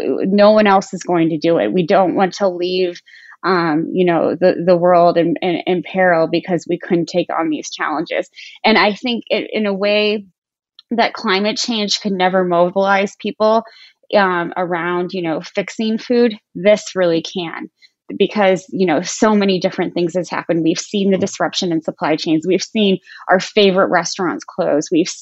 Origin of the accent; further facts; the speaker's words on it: Defiance, Missouri, United States; When I was about 10, so I grew up in Defiance, Missouri, and I didn't know that we were, you know, lower middle class.